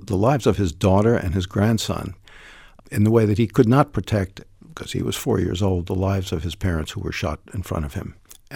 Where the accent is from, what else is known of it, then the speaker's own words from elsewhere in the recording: United States; I always thought of it as the center of the world, even though I'm an American.